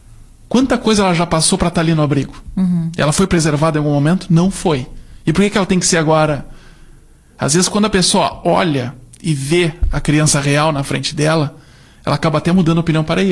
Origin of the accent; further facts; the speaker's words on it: Lavras, Minas Gerais, Brazil; Eu sou de Lavras